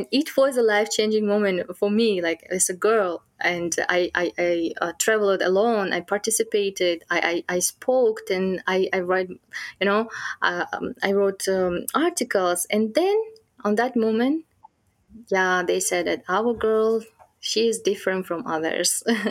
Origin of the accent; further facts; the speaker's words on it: Tajikistan; English is a second language; oh my God, I came from Tajikistan, and they might will think that I'm kind of not well educated, or maybe young, like, you know, as a girl.